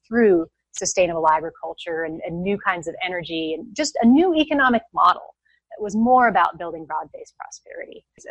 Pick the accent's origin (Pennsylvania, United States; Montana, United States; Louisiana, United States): Montana, United States; And I went to work for, I'm from Montana, I went to work for Senator John Tester.